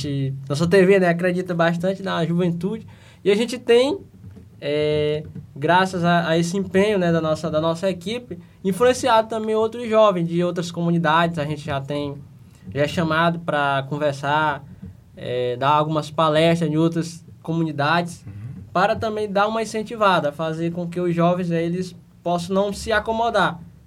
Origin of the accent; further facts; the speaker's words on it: Maranhão, Brazil; a gente é do Quilombo Rampa, fica a 27 quilômetros da cidade de Vargem Grande, no Maranhão.